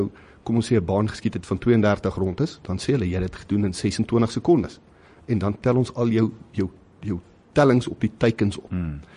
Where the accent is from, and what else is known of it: Standerton, Mpumalanga, South Africa; born or raised there; also born or lived in Pretoria